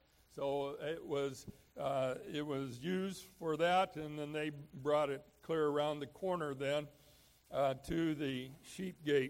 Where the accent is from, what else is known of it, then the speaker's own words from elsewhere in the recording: Oregon, United States; I'm from Oregon, and I've always thought for many years that I was born about 100 years late.